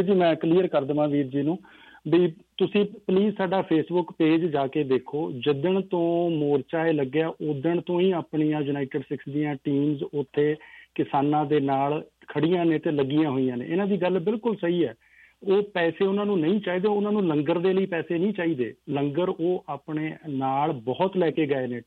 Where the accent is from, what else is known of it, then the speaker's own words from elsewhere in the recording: Punjab, India; ਕਿਉਂਕਿ ਅਸੀਂ ਪੰਜਾਬ ਦੇ ਲੋਕ ਜਦੋਂ ਦਿੱਲੀ ਜਾਂਦੇ ਹਾਂ ਤਾਂ ਸਾਨੂੰ ਪਾਣੀ ਦੀ ਦਿੱਕਤ ਬੜੀ ਵੱਡੀ ਹੋ ਜਾਂਦੀ ਆ